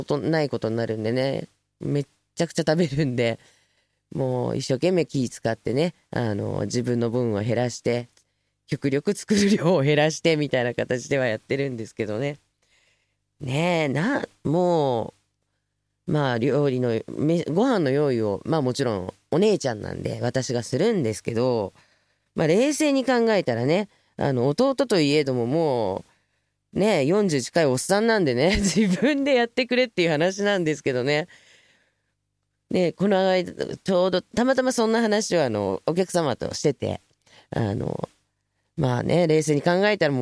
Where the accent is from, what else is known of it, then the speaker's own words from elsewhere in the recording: Tokyo, Japan; 私は東京までの東京育ちなんで